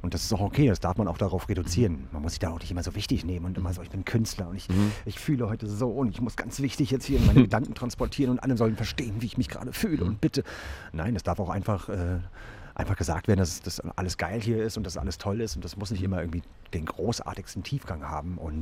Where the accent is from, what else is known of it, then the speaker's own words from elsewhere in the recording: Berlin, Germany; Ich glaube, in der Ostseeküste bin ich geboren und bin mit 1 nach Berlin gezogen und habe dann, bis ich 37 war, dort gelebt.